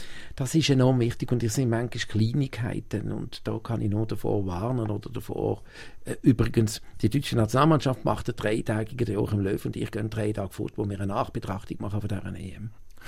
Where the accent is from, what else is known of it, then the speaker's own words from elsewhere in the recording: Switzerland; als Schweizer